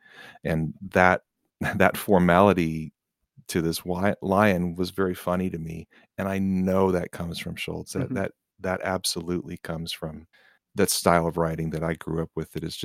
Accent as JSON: {"language": "English", "region": "Midwest", "country": "United States", "tie": "born or raised there", "said": "And I grew up in the Midwest. There was a formality, I think, in my family."}